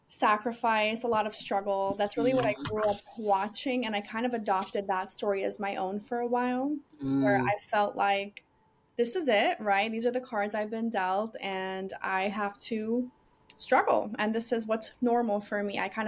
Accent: Florida, United States; also born or lived in Budapest; I'm from Budapest originally. Okay. And we lived in South Florida for the majority of my life. I grew up here in South Florida.

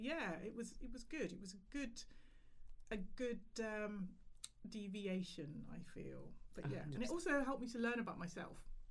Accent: Nottingham, East Midlands, United Kingdom; Oh, my first job, I'm from Nottingham originally

